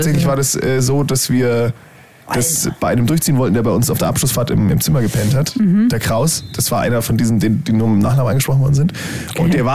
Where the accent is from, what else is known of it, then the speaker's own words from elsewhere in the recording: Bavaria, Germany; Trappen ist bei uns in Bayern quasi Treten.